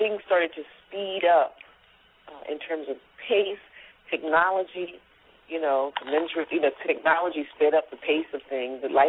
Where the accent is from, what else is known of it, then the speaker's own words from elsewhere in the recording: Pennsylvania, United States; born there; I was born in Pennsylvania.